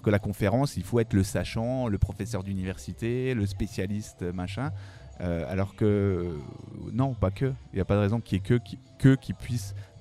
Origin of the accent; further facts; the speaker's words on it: Étival, Bourgogne-Franche-Comté, France; Donc moi, je viens du Haut-Jura, une petite commune qui s'appelle Étival. C'est une petite commune de 300 habitants.